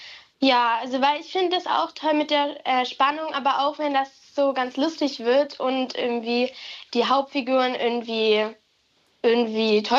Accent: Hamburg, Germany; ich bin 12 Jahre alt und komme aus Hamburg.

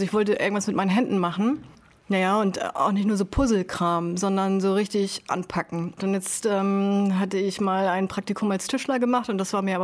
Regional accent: Sylt, Schleswig-Holstein, Germany; Also ich kenne Sylt ja auch wahrscheinlich anders als alle anderen, ne, weil ich da halt geboren und aufgewachsen bin.

